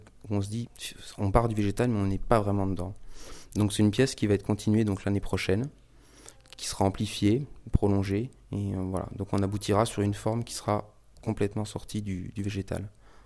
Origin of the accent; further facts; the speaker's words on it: Vaux-sous-Aubigny, Grand Est, France; born there; je suis né à Vaux-sous-Aubigny, j'habite en Côte d'Or et j'ai toujours un atelier dans lequel je travaille à Vaux-sous-Aubigny, donc en Haute-Marne.